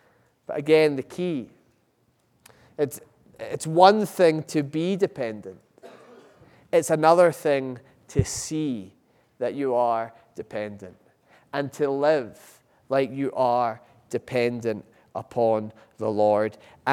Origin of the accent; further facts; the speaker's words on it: Scotland, United Kingdom; when I was growing up in Scotland.